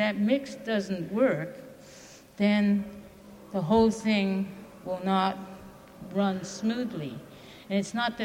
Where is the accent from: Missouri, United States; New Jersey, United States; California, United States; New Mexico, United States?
California, United States; San Francisco; I am from San Francisco.